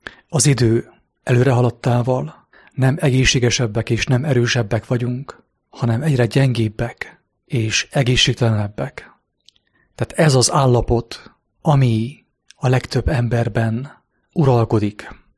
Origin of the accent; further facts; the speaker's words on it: Gheorgheni, Harghita, Romania; két Isten van Gyergyóban, az én szülővárosomban